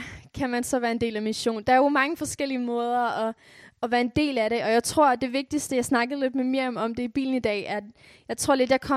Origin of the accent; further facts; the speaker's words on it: Faroe Islands; jeg er færing dansker